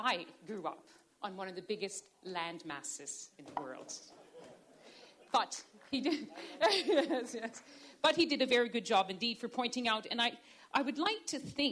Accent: Canada; and I am from Canada.

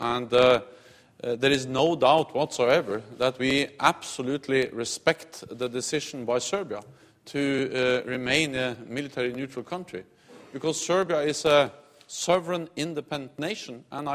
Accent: Norway; I'm from Norway, and we have two neighbors, Sweden and Finland.

